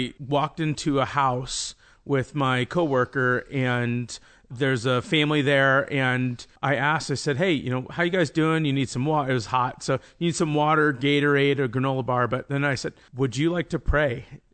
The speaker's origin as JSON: {"language": "English", "town": "Omaha", "region": "Nebraska", "country": "United States", "tie": "born or raised there", "said": "I grew up in Omaha, Nebraska, on the very poor side of Omaha."}